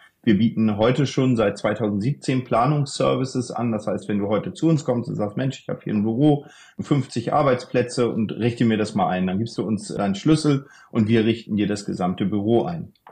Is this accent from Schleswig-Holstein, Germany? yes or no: yes; Lübeck, Schleswig-Holstein, Germany; born there; bin gebürtiger Norddeutscher, in Lübeck geboren